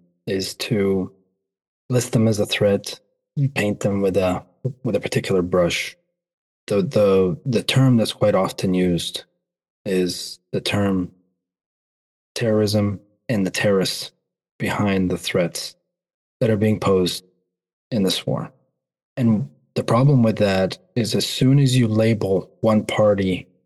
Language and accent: English; United States; the position as an American, the position of the U.S. in support of Israel is enabling these war crimes.